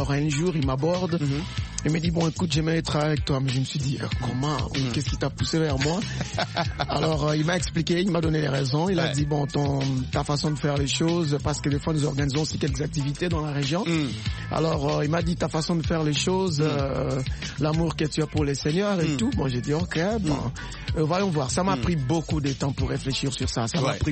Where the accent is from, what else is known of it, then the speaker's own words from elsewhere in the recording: DR Congo; comme je suis congolais